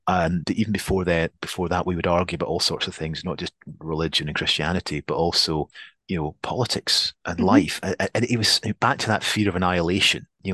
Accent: Scotland, United Kingdom; accent: Scottish; I'm Scottish, as you can tell from the accent, but my dad's English from a Welsh background. My mum's Scottish. We lived in a new town

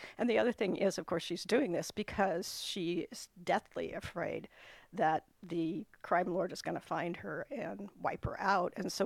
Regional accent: West Coast, United States; And, the whole Pacific coast, obviously. I'm from the West Coast.

